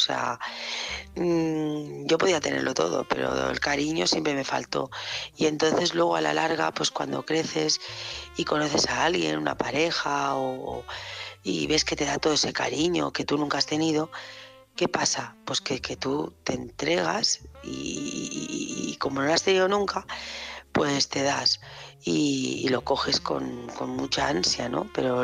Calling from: Barcelona, Catalonia, Spain; de Barcelona.

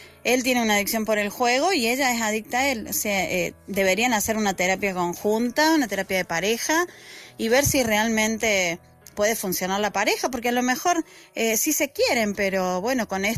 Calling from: Argentina; desde Argentina

